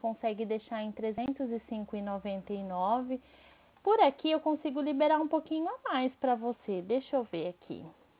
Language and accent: Portuguese; Birigui, São Paulo, Brazil; mas eu sou de Birigui.